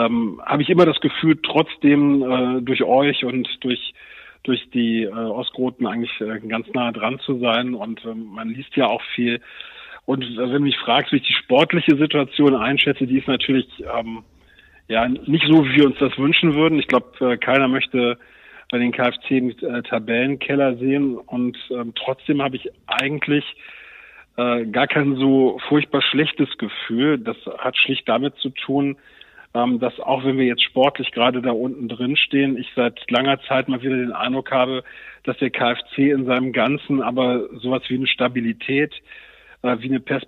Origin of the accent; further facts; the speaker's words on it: Uerdingen, North Rhine-Westphalia, Germany; also born or lived in Krefeld; Also ich bin ja zwar in Krefeld geboren, aber direkt nach der Geburt in Uerdingen aufgewachsen im Nordbezirk und war auf der Heinrichsschule in der Grundschule.